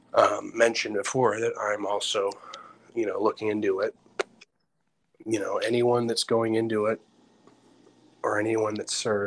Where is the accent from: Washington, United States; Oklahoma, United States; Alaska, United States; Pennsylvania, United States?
Washington, United States; Seattle; also born or lived in San Antonio; I was born in San Antonio, Texas, and grew up with Jay Irvin in West Seattle, Washington.